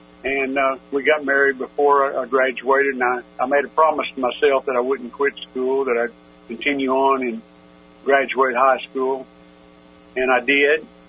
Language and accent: English; Oklahoma City, Oklahoma, United States; But I grew up in Oklahoma City, 18th and Grand Boulevard, not a wealthy family at all.